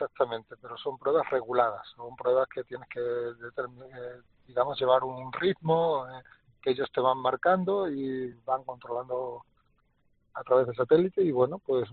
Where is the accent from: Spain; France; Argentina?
Spain; Badajoz, Extremadura; el resto pues somos de Badajoz, los otros tres coches que venimos de Badajoz